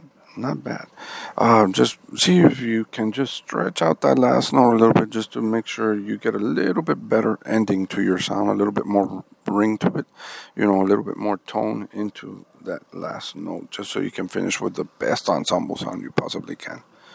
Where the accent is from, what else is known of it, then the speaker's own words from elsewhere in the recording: Rio Grande City, Texas, United States; I am from Rio Grande City.